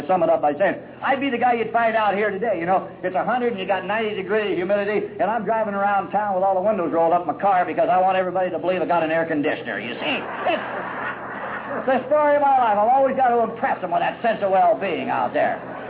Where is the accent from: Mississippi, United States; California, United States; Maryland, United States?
California, United States; Los Angeles; being born and raised in L.A., being Irish and Italian, I'm sure it had something to do with it.